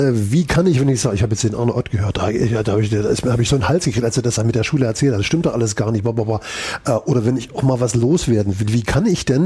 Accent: Gera, Thuringia, Germany; born there; Ich muss ja zugeben, ich bin auch in Gera geboren, ganz schnell.

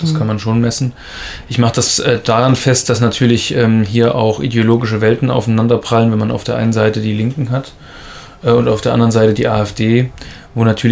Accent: Ilmenau, Thuringia, Germany; Ich komme ja aus Ilmenau, habe dort praktisch einen Direktwahlkreis gewonnen

